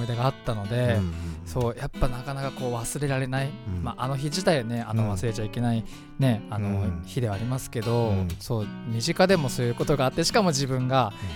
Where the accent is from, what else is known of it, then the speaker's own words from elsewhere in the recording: Fujisawa, Kanagawa, Japan; 藤沢出身の俳優タレントとして活動する